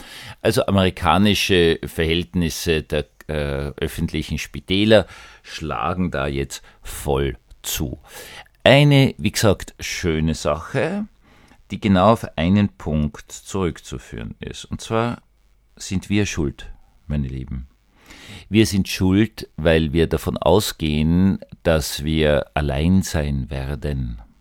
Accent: Austria; Also ich als Österreicher kenne es. Österreicher sind erfüllt von Zukunftsangst

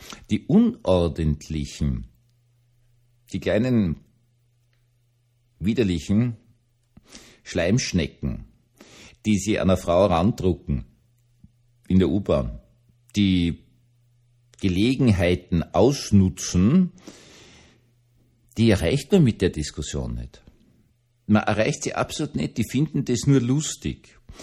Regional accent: Austria; Also das würde ich jetzt so als Österreicher sehr cool empfinden.

